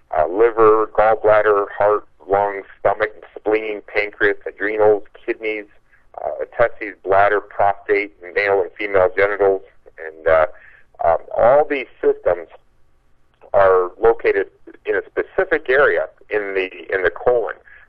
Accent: Iowa, United States; now I'm from Iowa too.

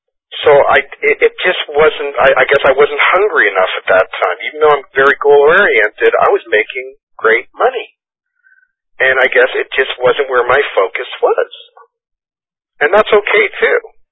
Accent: Toronto, Ontario, Canada; because I was from Toronto

